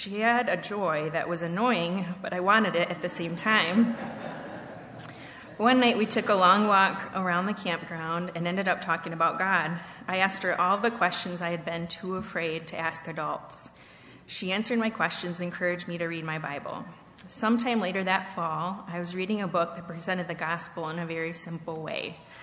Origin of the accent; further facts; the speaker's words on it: Paw Paw, Michigan, United States; I'm supposed to speak slow because I get really fast when I'm nervous. So I grew up in Paw, Michigan, in a loving home with my mom, dad, and sister.